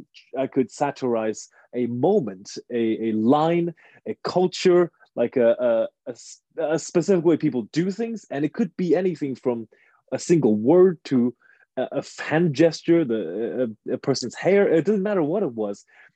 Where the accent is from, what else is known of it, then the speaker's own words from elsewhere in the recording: China; I'm much younger and I kind of grew up late, but I grew up in China. So we got things a little bit later than the rest of the world.